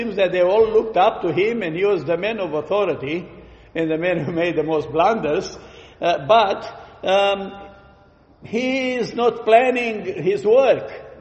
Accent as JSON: {"language": "English", "country": "Romania", "tie": "born or raised there", "said": "When we grew up in Romania, we were eating Jaffa oranges."}